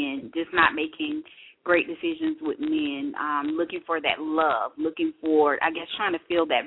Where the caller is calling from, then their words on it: Atlanta, Georgia, United States; I am calling from Atlanta.